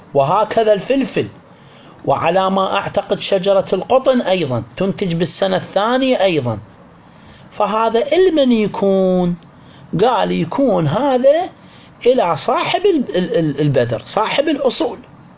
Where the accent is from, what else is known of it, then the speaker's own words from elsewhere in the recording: Iraq; احنا عندنا بالعراق